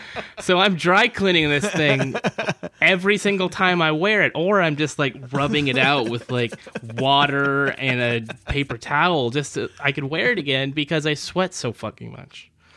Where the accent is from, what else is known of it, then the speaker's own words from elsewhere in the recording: California, United States; Yeah, you know, I grew up in California where it's quite casual. Where people wear shorts and things all the time.